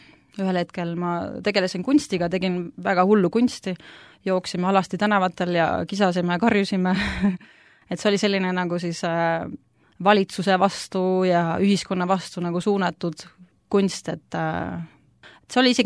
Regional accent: Pilistvere, Viljandi County, Estonia; also born or lived in Rakke; Ma olen pärit Pilistvere kandist, aga enne seda olen ka Rakkes elanud väiksena. Ja ma olen 3 aastat kristlane

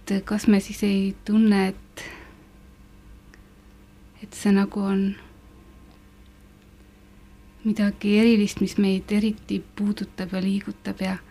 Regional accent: Märjamaa, Rapla County, Estonia; minu kodukandis Märjamaal. See on pisikene koht Tallinna ja Pärnu keskel ja jääb Rapla maakonda.

